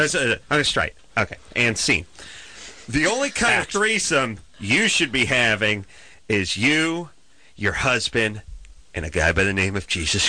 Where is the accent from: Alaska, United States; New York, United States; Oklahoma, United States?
Oklahoma, United States; I'm from Oklahoma.